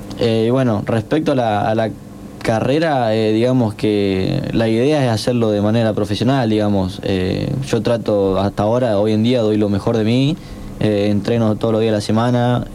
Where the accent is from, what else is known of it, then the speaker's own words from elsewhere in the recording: San Gregorio, Santa Fe, Argentina; now in Córdoba, Argentina; Bueno, yo soy de San Gregorio, de Santa Fe. Como decía vos, para ahí no tengo tonada de cordobés.